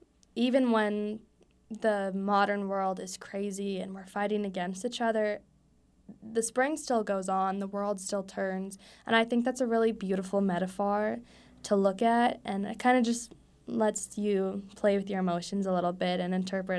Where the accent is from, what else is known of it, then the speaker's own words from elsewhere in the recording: Winemere, North Dakota, United States; I am from Winemere High School in the town of Winemere, North Dakota.